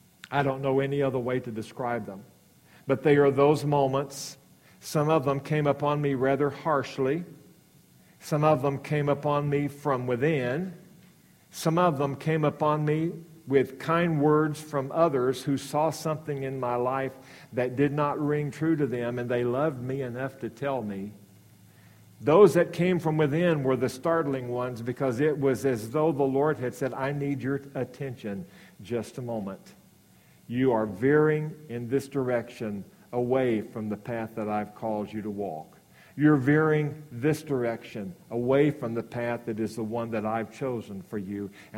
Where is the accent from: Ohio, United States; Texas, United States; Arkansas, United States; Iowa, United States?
Arkansas, United States; recognizing that I'm from Arkansas. You seldom eat down there without cornbread of some form or another